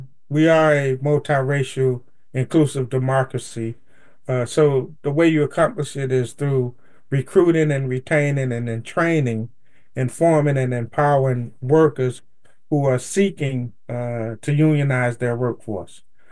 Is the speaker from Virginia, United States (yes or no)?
no; Miami, Florida, United States; I'm from Miami, Dade, so I'm a Southern boy.